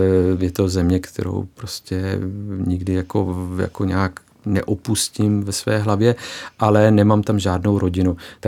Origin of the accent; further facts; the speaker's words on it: Belgrade, Serbia; tatínek je Srb, ale původem z Bosny a moje maminka je Češka, původem z Prahy. Narodil jsem se v Bělehradě, kde jsem vyrůstal v paneláku na předměstí Bělehradu